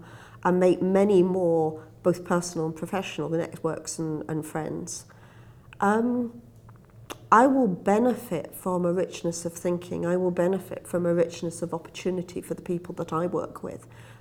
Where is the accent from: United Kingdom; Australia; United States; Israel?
United Kingdom; Scotland; I'm from Scotland.